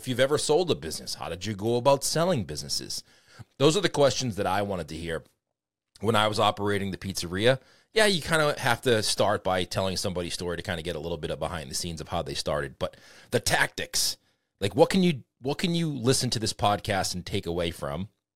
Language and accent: English; Boston, Massachusetts, United States; I'm from Boston, so.